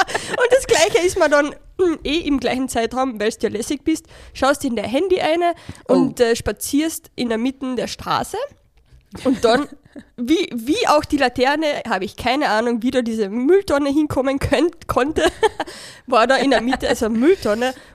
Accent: Carinthia, Austria; wie man weiß als Kärntner

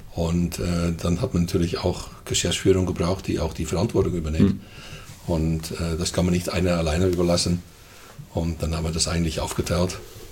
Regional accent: Netherlands; German is a second language; moved away as an adult; now in Germany; Ja, ich komme aus den Niederlanden. Ja, oder lieber gesagt Holland, weil ich komme tatsächlich aus Holland und ich bin irgendwo in, glaube so Mitte 1975 oder 78 bin ich nach Deutschland gekommen

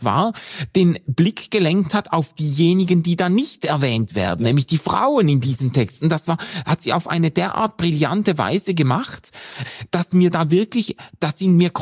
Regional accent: Switzerland; dass ich die Bibel nicht anders lesen kann, denn als Schweizer, Europäer, weißer Mann, als privilegierter Mensch

